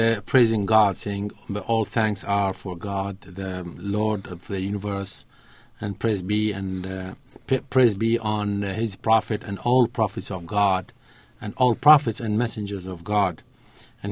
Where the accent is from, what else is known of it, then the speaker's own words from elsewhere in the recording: Baghdad, Baghdad Governorate, Iraq; English is a second language; But we were originally from a small city on the west side of Iraq. But I was born there. I was raised there. I finished my school also, my BSc in Baghdad University.